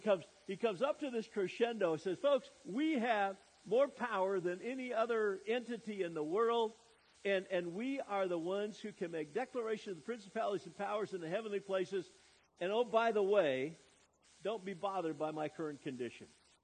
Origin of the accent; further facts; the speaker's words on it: Cottage Grove, Wisconsin, United States; I grew up in near Madison, Wisconsin, eventually Cottage Grove, and we had a little town.